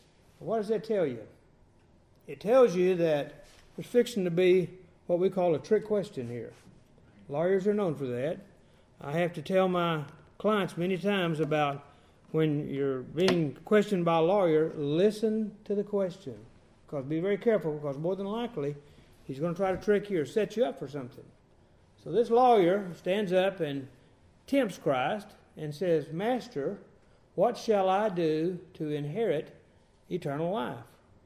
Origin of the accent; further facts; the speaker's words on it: Texas, United States; and I'm from West Texas. I'm a lifelong Texan.